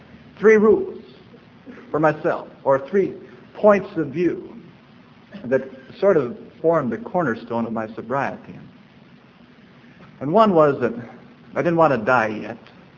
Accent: Seattle, Washington, United States; I said, "Well, I'm from Seattle."

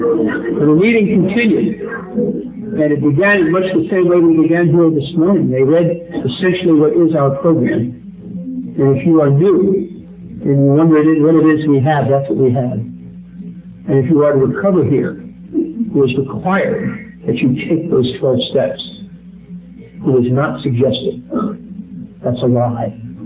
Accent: New Jersey, United States; And I should also tell you I'm Irish and I'm Catholic. That's funny. And I'm from New Jersey.

